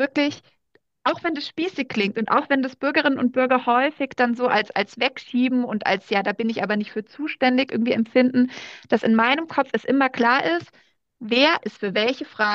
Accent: Landsberg am Lech, Bavaria, Germany; Landsberg am Lech. Also das ist das Örtchen, wo ich aufgewachsen bin.

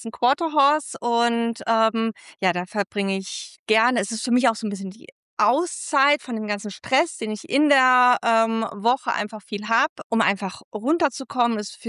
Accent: Kassel, Hesse, Germany; now in Munich, Germany; ursprünglich komme ich aus Hessen, dem schönen Kassel oder nicht schönen Kassel, deshalb bin ich nach München abgehauen.

